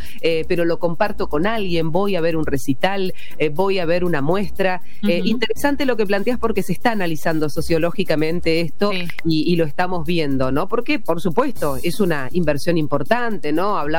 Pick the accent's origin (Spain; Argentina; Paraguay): Argentina; nos enorgullece como argentinos